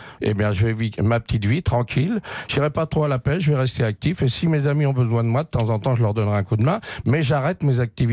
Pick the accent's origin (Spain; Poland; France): France; Paris, Île-de-France; Ça fait 58 ans que je vote à Paris. Je suis parisien.